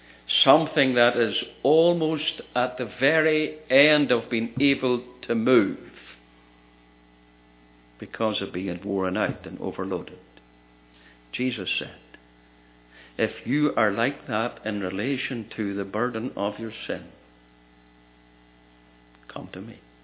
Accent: Ireland; I come from Ireland. I grew up in a fairly rural area.

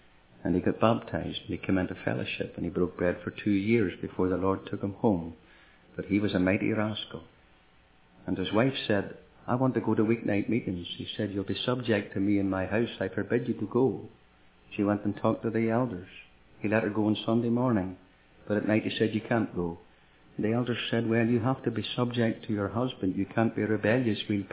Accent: Ireland; After all, I'm Irish, and an Ireland ministry meeting start at 8 and go to 9:10, so I could forget myself.

